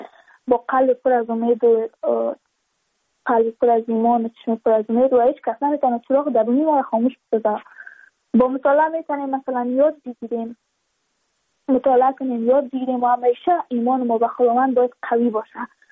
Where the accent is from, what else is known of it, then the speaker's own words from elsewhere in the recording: Badakhshan, Afghanistan; چون ما از بدخشان هستیم.